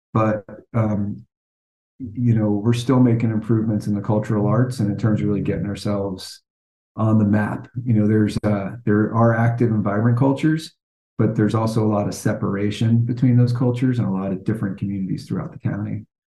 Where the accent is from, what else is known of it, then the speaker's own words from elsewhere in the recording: Long Branch, New Jersey, United States; But I grew up on the Jersey Shore, about 60 miles south of New York City. It was a beach town called Long Branch.